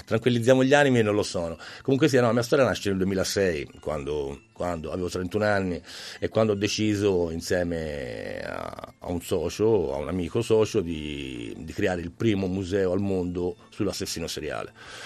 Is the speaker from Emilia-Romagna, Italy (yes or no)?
no; Florence, Tuscany, Italy; io sono fiorentino, quindi non si sente l'accento, lo so. Comunque mi mancava la mia città, ci mancava la nostra città, e quindi abbiamo deciso di tornare a Firenze